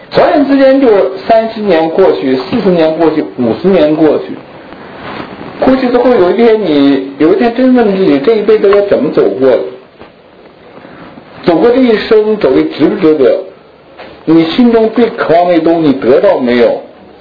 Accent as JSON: {"language": "Chinese", "town": "Shenyang", "region": "Liaoning", "country": "China", "tie": "born or raised there", "said": "就回东北，我老家东北沈阳，在辽宁的。"}